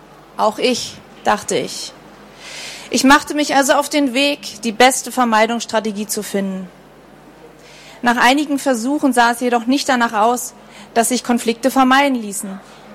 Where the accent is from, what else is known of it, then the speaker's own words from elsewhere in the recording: Berlin, Germany; born there; Ich wurde im April 1973 in Berlin-Charlottenburg geboren.